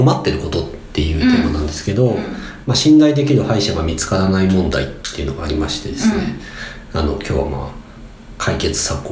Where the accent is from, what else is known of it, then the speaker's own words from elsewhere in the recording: Ishikawa, Japan; now in Tokyo, Japan; もともと地元は僕石川県なんですけど、うん、石川県の時はなんか本当にもう地元でこうね